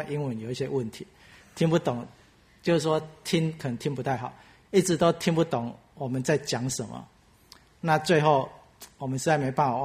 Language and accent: Chinese; Taiwan; 好像跟我们台湾人很像，跟中国人很像哈